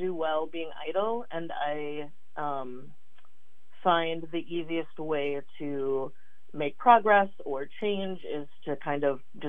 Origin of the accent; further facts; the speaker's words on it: Milwaukee, Wisconsin, United States; growing up in Milwaukee, there were whole, you know, food deserts, you know, in my neighborhood.